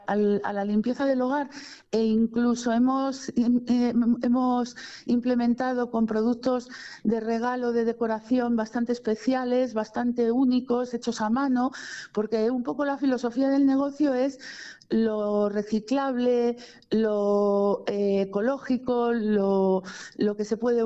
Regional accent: Madrid, Community of Madrid, Spain; moved away as an adult; Yo soy de Madrid, pero llevo viviendo aquí desde el 2004, siempre en el antiguo

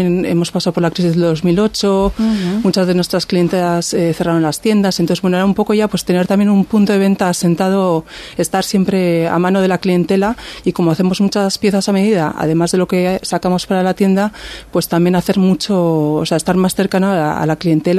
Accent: Basque Country, Spain; Sí, bueno, nosotras somos del Antiguo de toda la vida.

